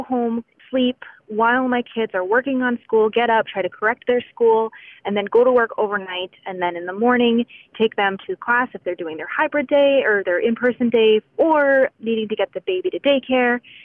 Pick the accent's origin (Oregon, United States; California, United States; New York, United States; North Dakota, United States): North Dakota, United States; Fargo; I'm from Fargo, North Dakota.